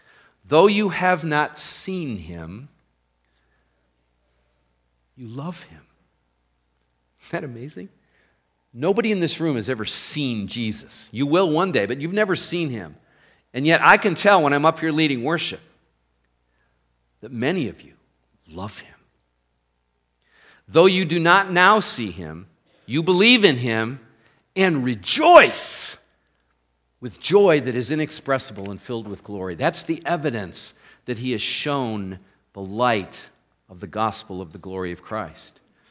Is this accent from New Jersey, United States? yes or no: no; East Lansing, Michigan, United States; that I had never even heard of growing up in East Lansing, Michigan, that I had visited once or twice in my entire life.